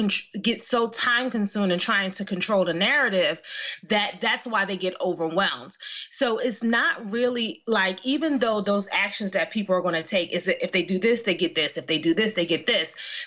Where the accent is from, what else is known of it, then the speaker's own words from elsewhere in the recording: Philadelphia, Pennsylvania, United States; I'm from the neighborhood. I grew up in West Philly.